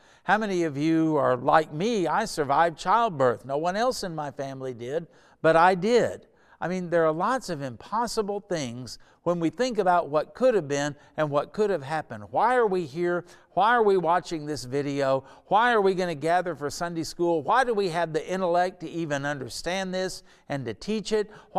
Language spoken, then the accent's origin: English; Oklahoma, United States; And we said, we're from Oklahoma.